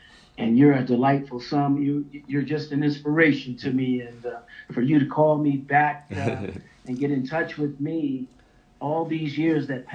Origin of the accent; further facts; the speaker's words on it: Keokuk, Iowa, United States; it's called Keokuk. And when I say that, people think that's another country. But that's one of the small little cities in Iowa